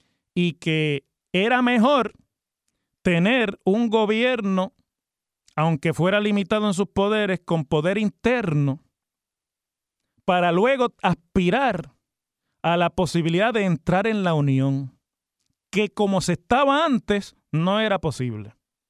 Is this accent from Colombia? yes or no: no; Puerto Rico